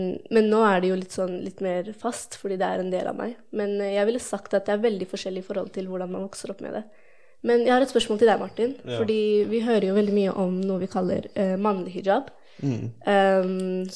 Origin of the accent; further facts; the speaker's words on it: Pakistan; Fordi jeg er jo pakistaner.